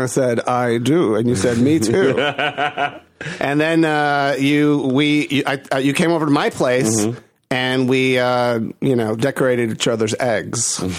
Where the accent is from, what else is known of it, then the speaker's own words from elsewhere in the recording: Puerto Rico; And I'm from Puerto Rico.